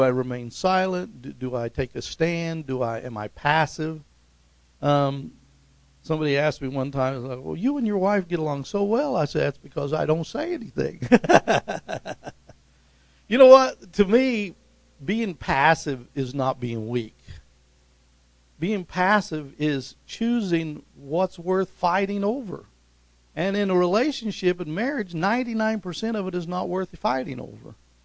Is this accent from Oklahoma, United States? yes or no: yes; Tulsa, Oklahoma, United States; I grew up in West Tulsa.